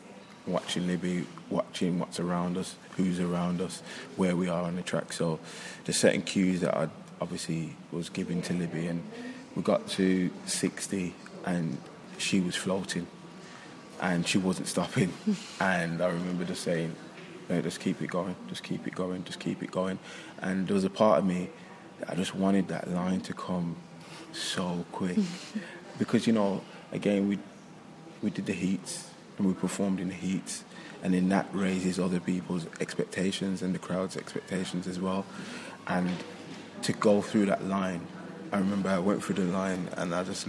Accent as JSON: {"language": "English", "region": "Scotland", "country": "United Kingdom", "said": "And I think as a Scottish athlete as well"}